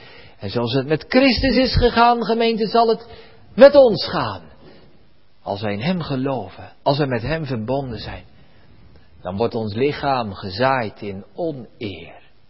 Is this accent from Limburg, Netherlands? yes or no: no; Barneveld, Gelderland, Netherlands; U weet dat wellicht, ik ben in Barneveld opgegroeid.